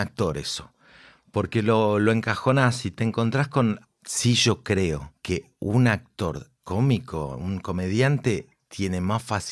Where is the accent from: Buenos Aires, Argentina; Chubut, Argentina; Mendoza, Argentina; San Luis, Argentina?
Buenos Aires, Argentina; yo soy de Parque Patricios, pero estoy a dos cuadras de la Buteler.